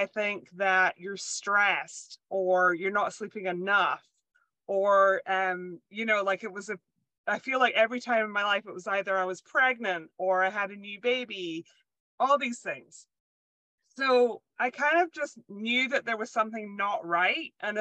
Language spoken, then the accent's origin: English; Scotland, United Kingdom; I'm from Scotland originally, because if I don't say that, people spend the whole time that I'm talking just being like, is she Canadian? Maybe a bit of Irish. So I was born and raised in Scotland.